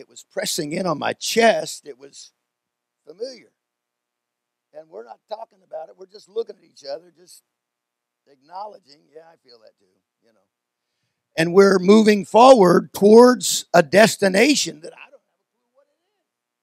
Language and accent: English; Puyallup, Washington, United States; I didn't minister in Seattle. I mean, we did some street meetings up there a time or two, but I was from Puyallup.